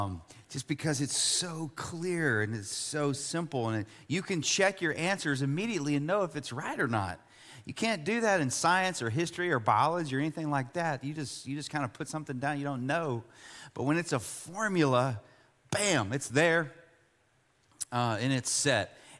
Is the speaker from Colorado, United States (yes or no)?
no; Buda, Texas, United States; when I came to San Marcos, which I didn't come very far. I grew up in Buda